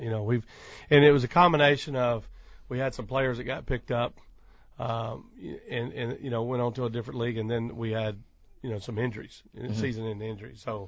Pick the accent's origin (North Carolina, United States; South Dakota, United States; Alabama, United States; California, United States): Alabama, United States; I'm from Alabama, so obviously, I can remember as a kid when Charles Barkley was playing there and Chuck Persons and Westbrook.